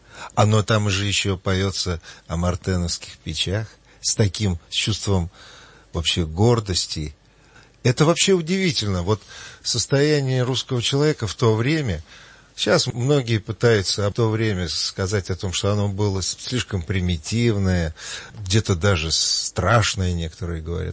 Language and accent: Russian; Ryazan, Ryazan Oblast, Russia; я в детстве своем жил в небольшом городке Рязани, на такой же, может быть, улице небольшой. Почти каждое лето ездил еще в Рязанскую область к бабушке, еще жил в деревне.